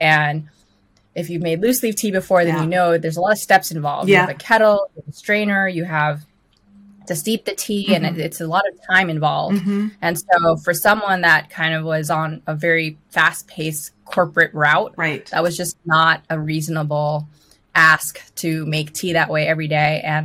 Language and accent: English; Los Angeles, California, United States; And so my parents met in L.A. at UCLA. And I was born in Los Angeles, raised in Los Angeles.